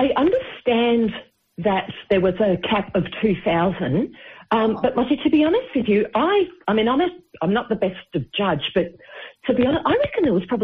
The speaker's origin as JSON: {"language": "English", "region": "Victoria", "country": "Australia", "said": "Yeah, well, being originally a Victorian"}